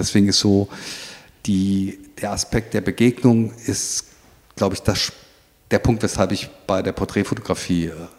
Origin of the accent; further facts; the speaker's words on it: Kassel, Hesse, Germany; Ich komme aus der Nähe von Kassel